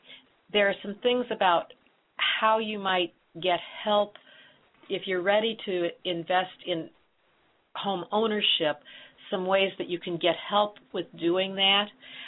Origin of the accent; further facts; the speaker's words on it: Dubuque, Iowa, United States; And I just remember one in Dubuque, which is kind of my hometown